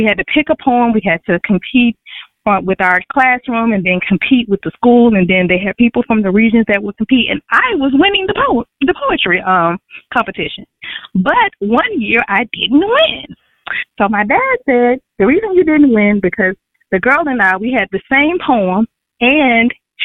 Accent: Mobile, Alabama, United States; now in Virginia, United States; I don't claim it as the South because I'm from Mobile, Alabama, where it's really, really South.

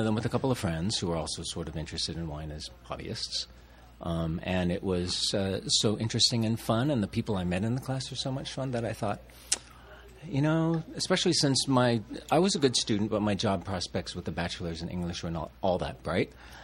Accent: Davis, California, United States; I grew up in Davis.

